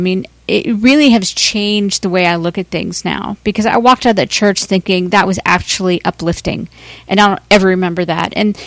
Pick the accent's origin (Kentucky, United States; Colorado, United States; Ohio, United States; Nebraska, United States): Ohio, United States; Cincinnati; I was at home in Cincinnati recently, and my father wanted me to go to church with him. I grew up in the Catholic Church